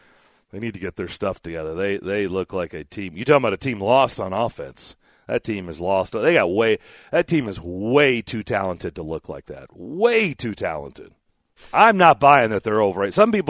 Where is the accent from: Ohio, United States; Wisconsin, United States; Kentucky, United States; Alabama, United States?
Kentucky, United States; Lexington; I grew up in Lexington. Of course, March.